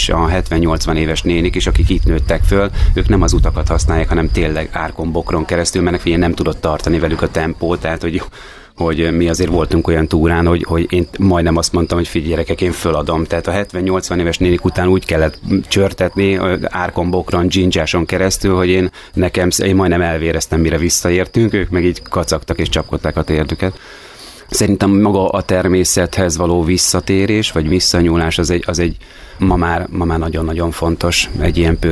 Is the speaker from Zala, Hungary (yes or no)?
no; Budapest, Hungary; Mi budapestiek vagyunk, nagyon sokat vagyunk Budapesten is, de most már az idő többségében, vagy túlnyomó többségében itt vagyunk Váraszón, az Ezerdon pihenőházban.